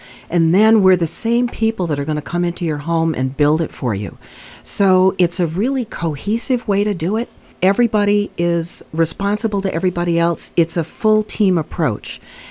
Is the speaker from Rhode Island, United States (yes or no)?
yes; Providence, Rhode Island, United States; I grew up in Providence.